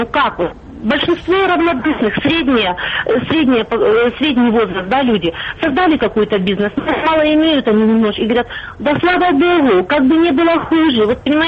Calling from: Irkutsk, Irkutsk Oblast, Russia; Здравствуйте … из Иркутска.

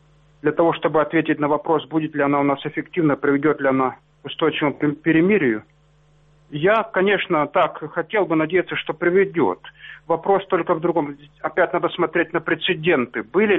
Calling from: Sloviansk, Donetsk Oblast, Ukraine; Славянска.

